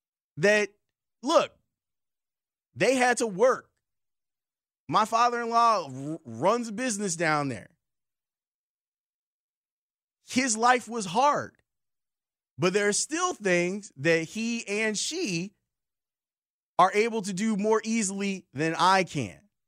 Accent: Roseland, Illinois, United States; Growing up in Roseland, from seventh grade through graduation, I was taking high school classes.

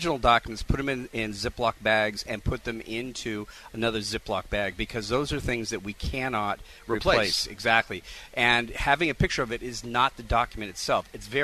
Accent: California, United States; I came from the San Francisco Bay Area. You know, earthquakes just happen.

